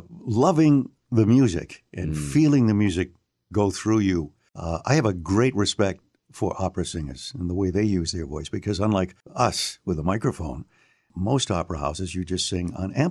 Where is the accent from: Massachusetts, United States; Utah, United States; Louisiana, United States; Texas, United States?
Massachusetts, United States; Quincy; I grew up at home in Quincy, Massachusetts.